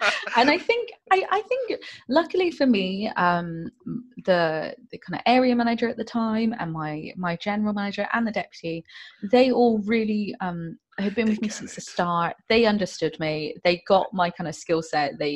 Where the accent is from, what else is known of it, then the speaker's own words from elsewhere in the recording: Bridgwater, South West England, United Kingdom; I was born in I was raised in Bridgewater in Somerset, so quite near Stonehenge.